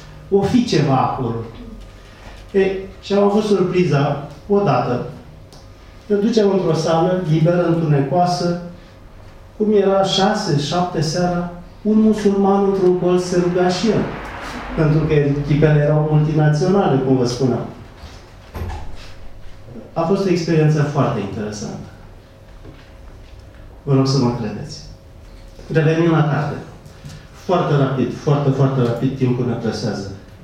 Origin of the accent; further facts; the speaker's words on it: Brăila, Brăila County, Romania; sunt din Brăila și turcii au lăsat urme, iar la rugăciune nu vin pentru că sunt creștin și ortodox.